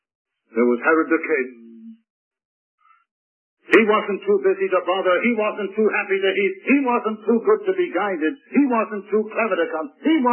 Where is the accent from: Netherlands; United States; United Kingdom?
United Kingdom; as a kid, growing up in Great Britain, we used to sing a chorus.